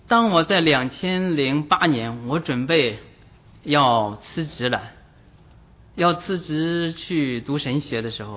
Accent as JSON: {"language": "Chinese", "town": "Dezhou", "region": "Shandong", "country": "China", "tie": "born or raised there", "said": "我老家是德州的"}